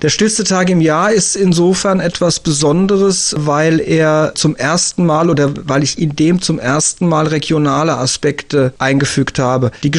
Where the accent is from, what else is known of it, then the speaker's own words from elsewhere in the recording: Groß-Gerau, Hesse, Germany; Geboren 1966 in Groß-Gerau, aufgewachsen in Groß-Gerau, zeitweise im Ried gelebt, aber ansonsten habe ich mich bis auf Reisen nicht von meinem Wohnort weit entfernt.